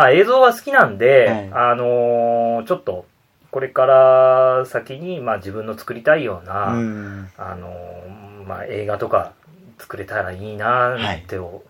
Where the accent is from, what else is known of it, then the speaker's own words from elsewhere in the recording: Kawagoe, Saitama, Japan; で、私も川越出身なんですけれども、